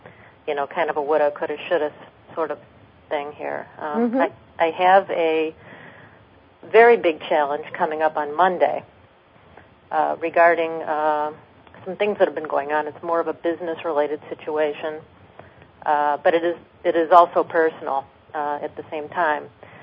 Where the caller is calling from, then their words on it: Detroit, Michigan, United States; from Detroit.